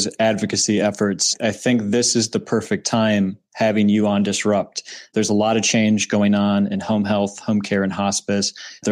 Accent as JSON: {"language": "English", "town": "Chicago", "region": "Illinois", "country": "United States", "said": "I am from the Chicagoland area, so I'm among the group of people out there who says NAC instead of NOC as president."}